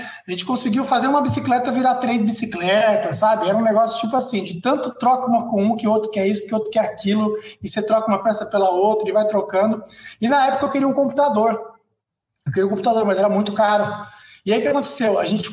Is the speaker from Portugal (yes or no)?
no; São Paulo, Brazil; Eu nasci em Itaquera. Cresci lá em Itaquera, Zona Leste de São Paulo